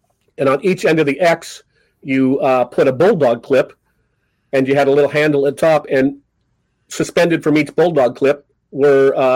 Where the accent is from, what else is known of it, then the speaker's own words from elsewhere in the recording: Great Falls, Montana, United States; I grew up in Great Falls, Montana, and there were no magic shops.